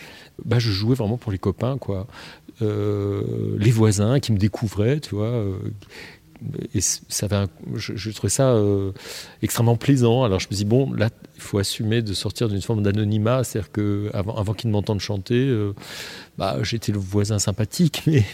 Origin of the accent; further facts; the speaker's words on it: Grand Est, France; born there; mes origines géographiques. Moi, je suis né en Alsace. Le poids de l'Église protestante est assez assez présent